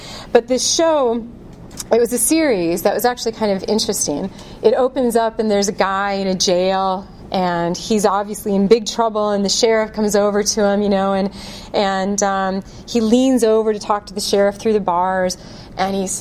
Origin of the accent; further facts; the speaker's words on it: South Dakota, United States; I grew up in South Dakota, right? So I grew up around a lot of this kind of empty vastness.